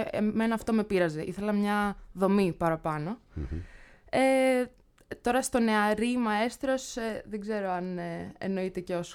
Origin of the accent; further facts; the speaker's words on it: Athens, Attica, Greece; Μεγάλωσα στην Αθήνα και στο κέντρο